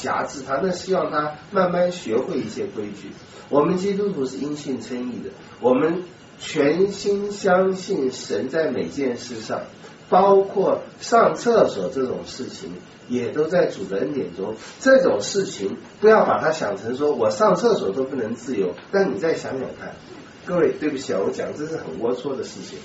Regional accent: China; 就我们中国人讲的话

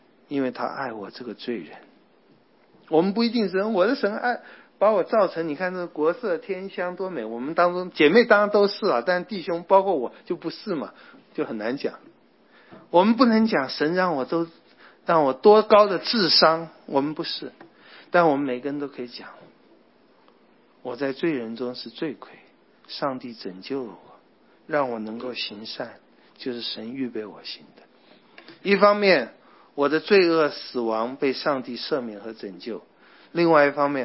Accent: Taiwan; 我觉得我们台湾的人也很悲惨

